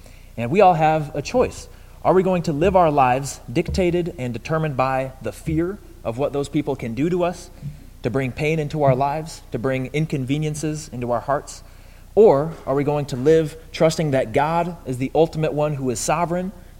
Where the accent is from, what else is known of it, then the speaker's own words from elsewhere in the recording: Chicago, Illinois, United States; I'm from Chicago. I'm from the north, so I don't come from close to the ocean.